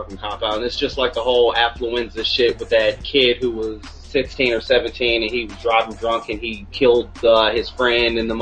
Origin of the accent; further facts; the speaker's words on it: United States; and I can always tell as an American when something is happening in the other part of the world